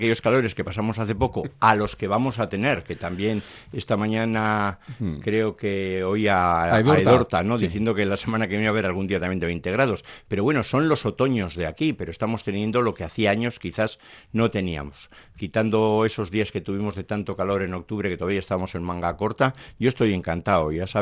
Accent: Bilbao, Basque Country, Spain; Bilbao. Es decir, yo no voy a decir que sea, para mí es muy bonito, es el bocho y soy bilbaíno hasta arriba.

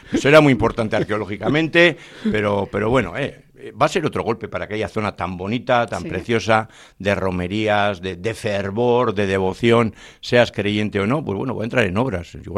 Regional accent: Bilbao, Basque Country, Spain; Yo soy de Begoña. Igual ahora ya no soy begoñense, si soy vecuniense.

